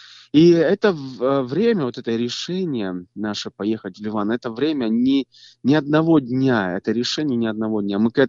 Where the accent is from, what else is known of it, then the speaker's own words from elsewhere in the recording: Moldova; так как мы с родом с Молдавии